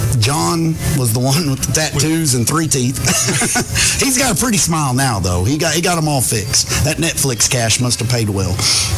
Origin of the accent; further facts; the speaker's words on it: Oklahoma City, Oklahoma, United States; Yeah, well, I'm from Oklahoma City my whole life, and I didn't know there were tigers and zoos down there in Woodinwood.